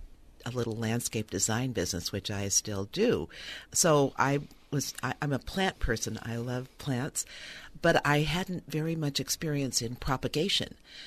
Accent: California, United States; I'm from San Francisco Bay Area

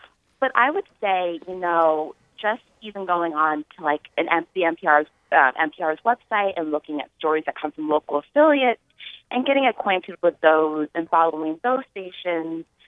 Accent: Phoenix, Arizona, United States; now in Greenville, United States; and then for my hometown of Phoenix, Arizona.

